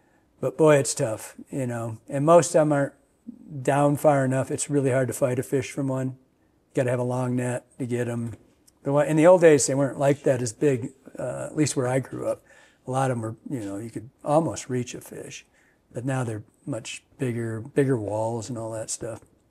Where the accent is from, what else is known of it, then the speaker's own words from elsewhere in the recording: Michigan, United States; So I grew up in Michigan and we'd teach.